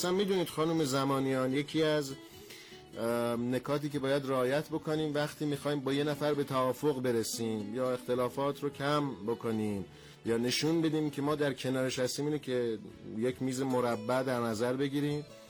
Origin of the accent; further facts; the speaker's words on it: Iran; به عنوان یک ایرانی رنگ‌های گوناگون رو، لباس‌های گوناگون رو تحمل کنیم.